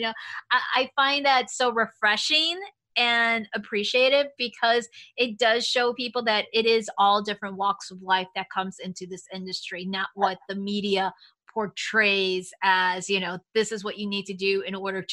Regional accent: Chicago, Illinois, United States; I grew up in Chicago. A lot of my friends were older.

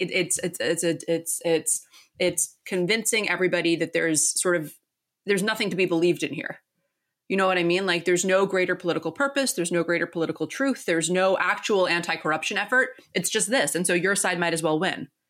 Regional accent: United States; but as an American

